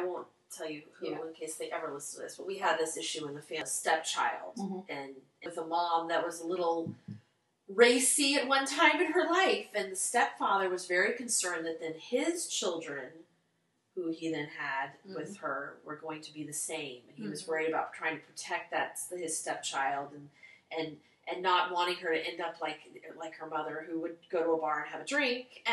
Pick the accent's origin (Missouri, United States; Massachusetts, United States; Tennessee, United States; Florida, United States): Florida, United States; Fort Myers; See, I grew up in Fort Myers, so we tipped cows.